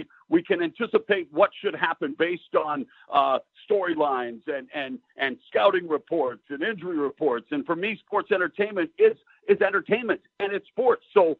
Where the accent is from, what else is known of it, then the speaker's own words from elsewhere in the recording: Vancouver, British Columbia, Canada; And it all began with Al Tomko in 1986 in Vancouver, my hometown at All-Star Wrestling.